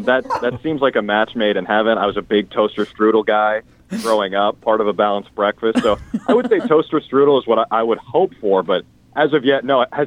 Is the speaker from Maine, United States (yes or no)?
no; Minnesota, United States; You know, I'm from Minnesota, as we've discussed, so I'm cool with just basically getting blasted in the face with frozen tundra